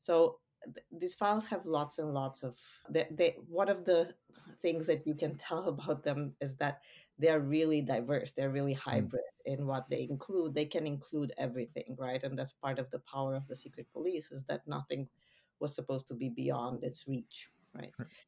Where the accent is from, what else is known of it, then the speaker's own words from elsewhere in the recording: Romania; I was born in Romania in the 70s and grew up in the 80s in Ceausescu's Romania, which was probably one of the grimmest places in the socialist bloc in the 80s